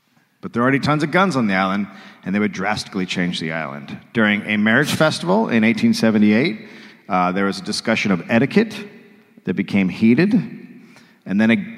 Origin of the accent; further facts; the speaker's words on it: United States; I know, I'm from America, so this is like